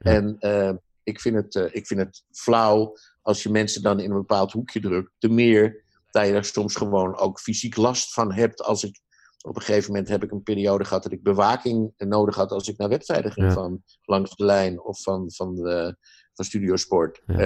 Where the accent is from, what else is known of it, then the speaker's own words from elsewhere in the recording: Amsterdam, North Holland, Netherlands; Ik ben in Amsterdam opgegroeid.